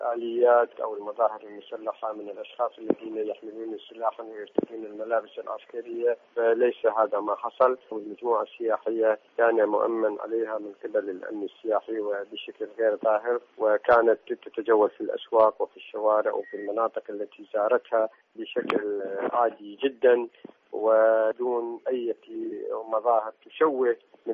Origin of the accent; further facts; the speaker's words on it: Iraq; وأردنا كعراقيين أن نظهرها للعالم